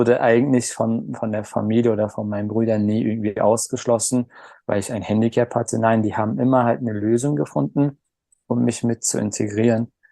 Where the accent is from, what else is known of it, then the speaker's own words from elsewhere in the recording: Berlin, Germany; born there; geboren bin ich 1988 in Berlin. Meine Eltern sind aus der Türkei gekommen. Mein Großvater war Gastarbeiter hier in Berlin.